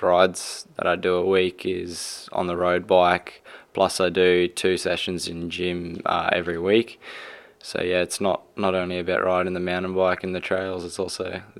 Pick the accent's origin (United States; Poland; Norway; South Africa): South Africa; growing up in South Africa, in my backyard, I was building jumps, building little tracks